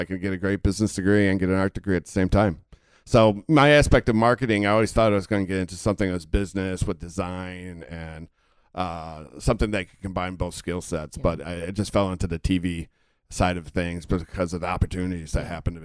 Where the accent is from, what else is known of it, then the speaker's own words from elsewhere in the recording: Flint, Michigan, United States; Yeah, I grew up in Michigan. I grew up in Flint, Michigan. I went to high school there, then went off to college.